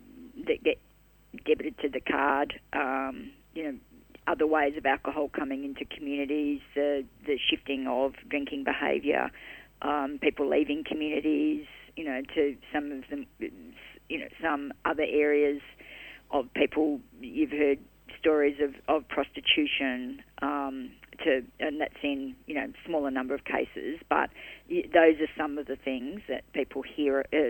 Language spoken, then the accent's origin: English; Western Australia, Australia; also the in the Kalgoorlie area in my home state.